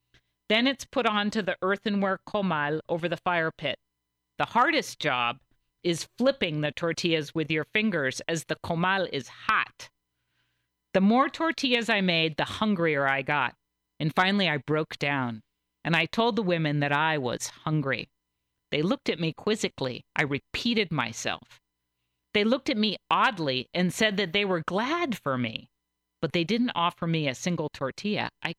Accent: Vashon, Washington, United States; I grew up on Vashon. My family moved here in 1969 when I was five. Don't do the math. I'm old.

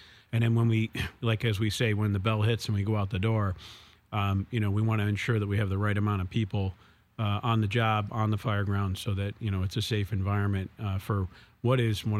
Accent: Williamsville, Vermont, United States; I grew up in Williamsville, Vermont. I think the population had to have been about 2,500. It's a kind of a suburb of Newfane, Vermont

